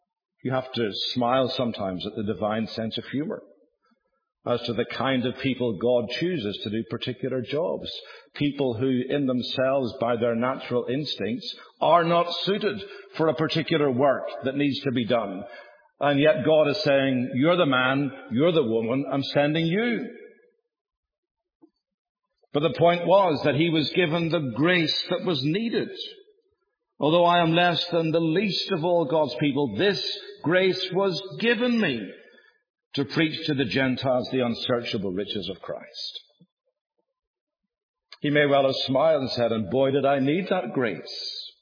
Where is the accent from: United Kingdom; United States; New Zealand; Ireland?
Ireland; I grew up in Ireland, the most divided bit of real estate that this world has ever known.